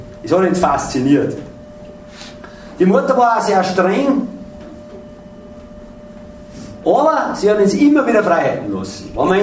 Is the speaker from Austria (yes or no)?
yes; Salzburg, Austria; damit jeder ein bisschen Vorstellung hat, wo ich herkomme, komme nämlich aus den Salzburger Bergen. Aus den Kalkbergen, Großaukamm, Dänengebirge, Dachstein, Hochkönig, aus der Gegend da.